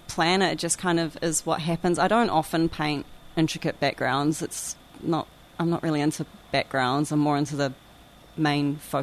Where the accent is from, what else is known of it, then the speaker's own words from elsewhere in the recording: Western Australia, Australia; that's kind of opened up to more boganistic themes, which is kind of my interest growing up on the West Coast